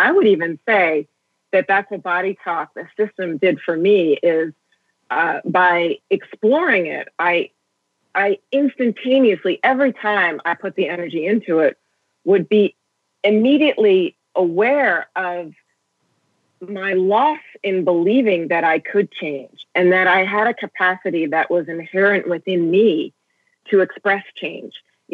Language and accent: English; United States; Yeah, I'm so American.